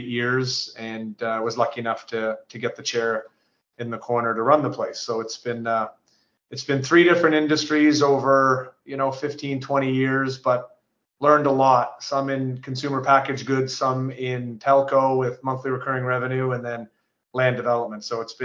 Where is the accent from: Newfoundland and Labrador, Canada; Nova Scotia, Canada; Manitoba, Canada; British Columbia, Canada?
Nova Scotia, Canada; Sambro; I grew up in Sambro, which is a fishing community.